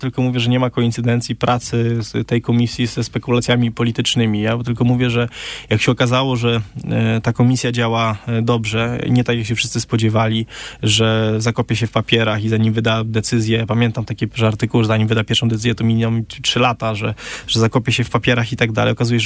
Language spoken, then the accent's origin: Polish; Opole, Opole Voivodeship, Poland; w Warszawie często mi się wypomina jako moją wadę to, że jestem właśnie z Opola